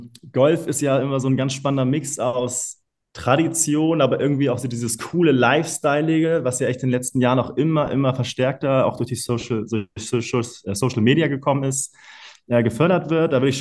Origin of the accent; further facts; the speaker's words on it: Hamburg, Germany; ich bin ein Hamburger Jung, 33 Jahre alt.